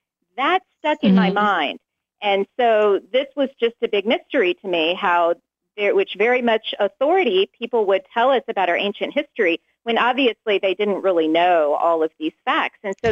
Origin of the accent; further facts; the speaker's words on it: Oregon, United States; I grew up in Oregon, so I had the beautiful, really, privilege of going to church camp on the unspoiled, beautiful Oregon coast